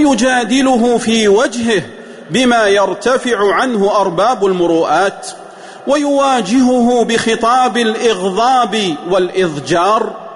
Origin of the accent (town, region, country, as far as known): Saudi Arabia